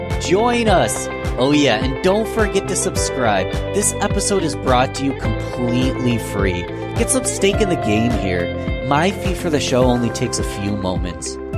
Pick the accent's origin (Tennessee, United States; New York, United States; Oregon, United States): New York, United States; Rochester; You are a graduate of U of R, obviously Rochester being my hometown.